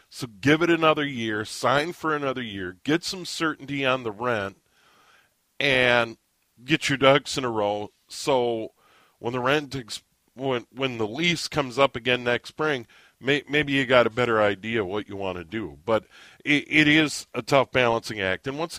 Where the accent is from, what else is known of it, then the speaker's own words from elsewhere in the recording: Midwest, United States; I grew up in the Midwest. Sure, we've got tornadoes, dreadful winter weather at times.